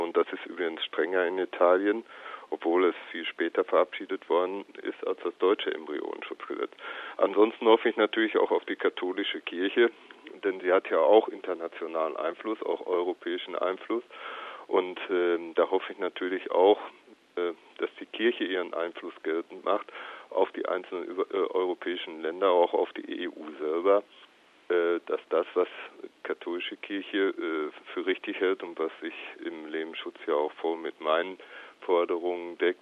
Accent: Germany; Und deswegen meine ich, können wir da selbstbewusst als Deutsche auftreten und sagen, das ist die Menschenwürde

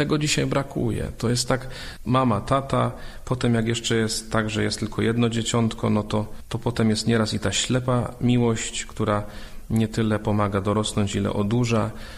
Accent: Olesno, Opole Voivodeship, Poland; bo ja z Olesna

